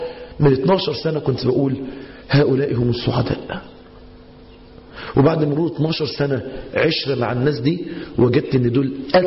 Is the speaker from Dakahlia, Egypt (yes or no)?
yes; Mansoura, Dakahlia, Egypt; عندنا في المنصورة